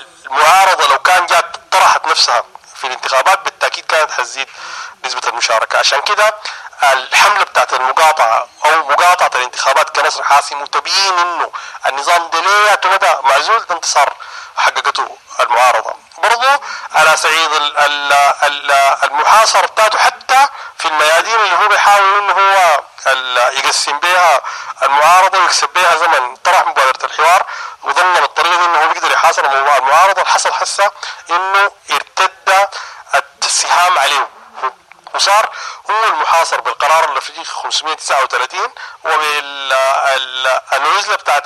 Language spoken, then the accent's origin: Arabic; Sudan; كسودانيين